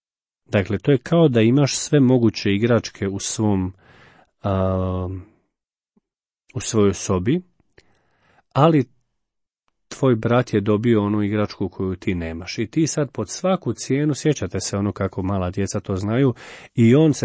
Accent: Slavonia, Croatia; kako se kod nas u Slavoniji kaže, šerpicu, odnosno posudu.

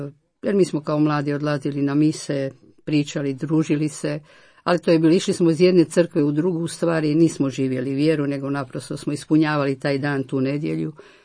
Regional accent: Rijeka, Primorje-Gorski Kotar County, Croatia; born there; Ja sam rođena Riječanka, tako je.

